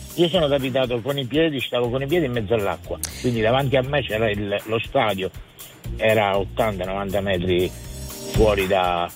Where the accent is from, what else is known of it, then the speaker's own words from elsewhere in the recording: Teramo, Abruzzo, Italy; Io sono di Teramo.